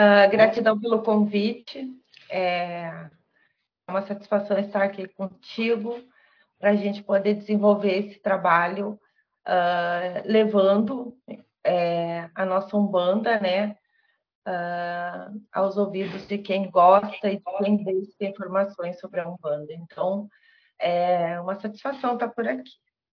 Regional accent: Rio Grande do Sul, Brazil; Bem, eu sou aqui do Rio Grande do Sul, moro em Lajeado, moro aqui em Lajeado há 20 anos já.

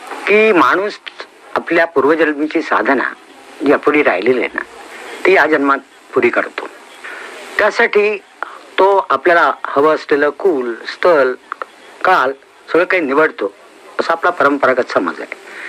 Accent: Goa, India; मी ज्या गावात वाढलो त्याच्या अवतीभोवती सगळ्या देवळांचा परिसर आहे. सगळी गोव्यातली उत्कृष्ट देवळं ही त्या तिथं कीर्तन प्रवचन ते.

